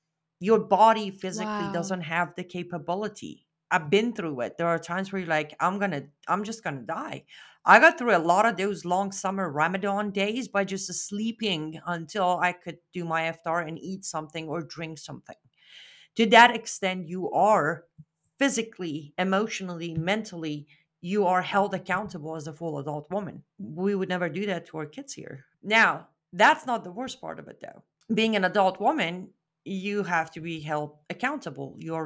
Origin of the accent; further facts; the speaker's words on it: Iran; I was born in 1983. Yes, I'm kind of old. I was born in Iran. Some of you might know it as Iran. And I was born after the Islamic Revolution of 1979, clearly. I pretty much was born and raised in the Islamic Republic of Iran in an Islamic family